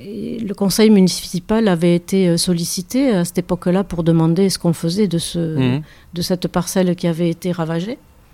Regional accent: Saint-Vincent-de-Paul, Nouvelle-Aquitaine, France; moved away as an adult; also born or lived in Paris region; je suis née à Saint-Vincent-de-Paul. J'ai vécu jusqu'à l'âge de 18 ans. Ensuite, je suis partie en région parisienne pour faire une carrière. Mmh. Et je suis revenue dans les Landes

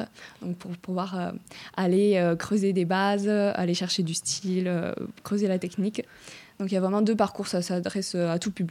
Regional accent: Dax, Nouvelle-Aquitaine, France; Moi, je suis originaire de Dax, en fait, de base. Donc, c'est vraiment ma ville de cœur.

